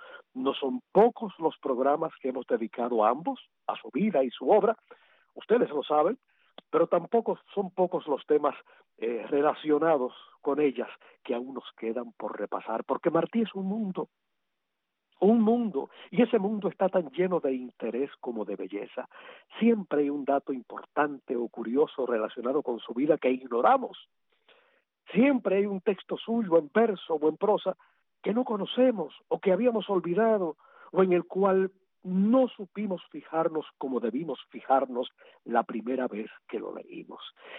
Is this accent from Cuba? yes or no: yes; Cuba; como cubanos